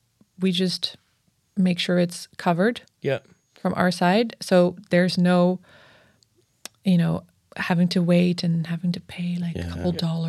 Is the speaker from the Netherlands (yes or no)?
yes; Netherlands; And I'm from the Netherlands originally.